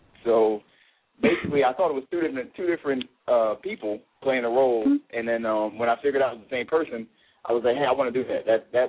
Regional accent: Philadelphia, Pennsylvania, United States; I'm from West Philly.

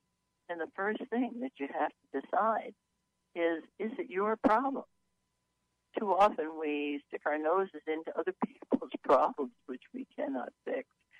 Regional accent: Brooklyn, New York, United States; born there; I was born in 1933 in Brooklyn, New York.

